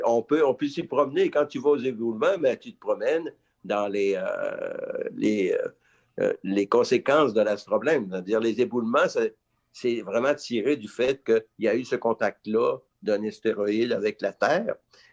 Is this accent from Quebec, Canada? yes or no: yes; Quebec, Canada; je me suis retrouvé avec mon enfance dans Charlevoix.